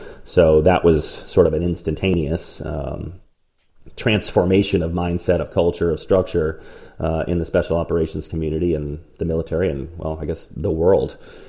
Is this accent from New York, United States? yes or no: no; Dallas, Texas, United States; I grew up in Dallas, as you mentioned earlier.